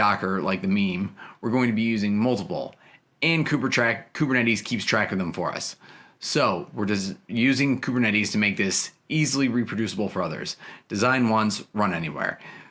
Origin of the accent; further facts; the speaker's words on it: Chicago, Illinois, United States; I'm from the Humboldt Park neighborhood of Chicago.